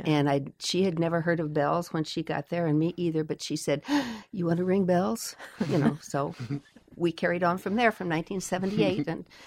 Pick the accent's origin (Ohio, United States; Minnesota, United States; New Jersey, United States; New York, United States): Ohio, United States; moved away as an adult; Jan and I grew up together in Ohio and met here after we had gone through college and married and lived elsewhere